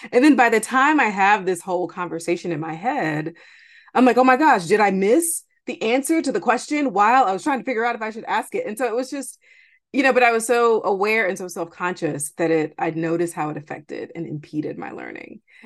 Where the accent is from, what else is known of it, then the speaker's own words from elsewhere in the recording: Columbus, Georgia, United States; I grew up in Georgia, in Columbus, Georgia, and really got excited about STEM and math at an early age